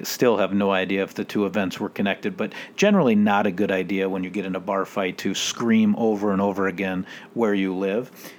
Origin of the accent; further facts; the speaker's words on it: Edina, Minnesota, United States; I'm from Edina, so I when I get in a fight, it's more like dad wrestling.